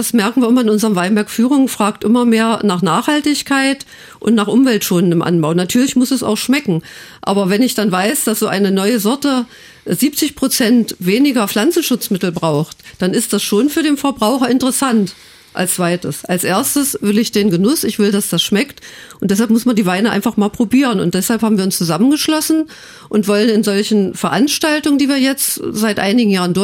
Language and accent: German; Brandenburg, Germany; wir setzen als Brandenburger Winzer auf Qualität